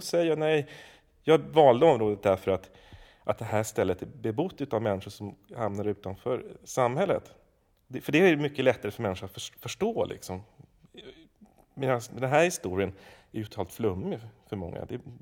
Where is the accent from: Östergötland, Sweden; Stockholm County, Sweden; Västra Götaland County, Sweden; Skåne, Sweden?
Stockholm County, Sweden; Stockholm; Jag är uppväxt på Södermalm i Stockholm.